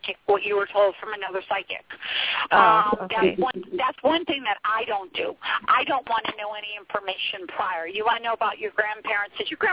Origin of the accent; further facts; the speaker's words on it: Taylor, Pennsylvania, United States; Are you one of my people from up there? I'm from Taylor.